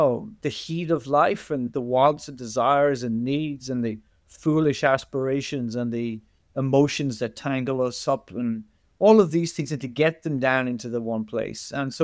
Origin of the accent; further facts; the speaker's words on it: Ireland; The thing about being an Irish writer is there is an irreverence. There is sort of a sense of implicit freedom that we can use the language whichever way we like.